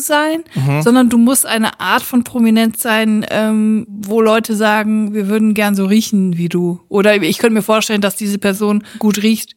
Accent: Siegen, North Rhine-Westphalia, Germany; in Siegen im Gefängnis saß, wo ich herkomme.

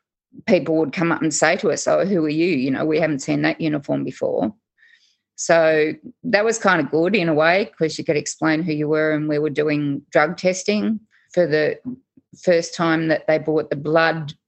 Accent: Sydney, New South Wales, Australia; Born and raised lower north shore of Sydney, causing trouble from a young age at my perceived injustices in the world.

